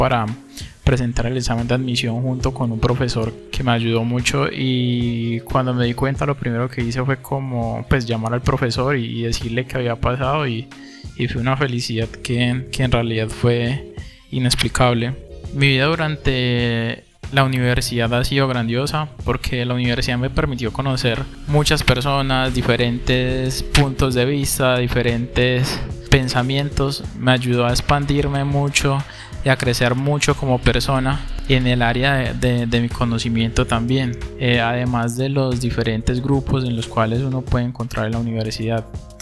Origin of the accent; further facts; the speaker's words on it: La Paila, Valle del Cauca, Colombia; Soy de la Paila Valle del Cauca.